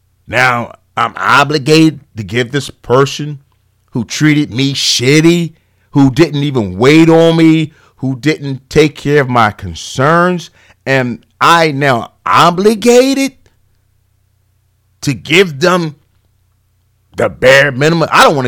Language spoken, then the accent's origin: English; Philadelphia, Pennsylvania, United States; I'm old, but I'm from Philly. We had trash men.